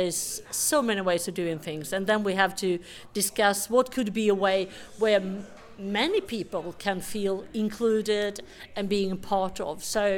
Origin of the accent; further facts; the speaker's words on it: Sweden; and I come from Sweden.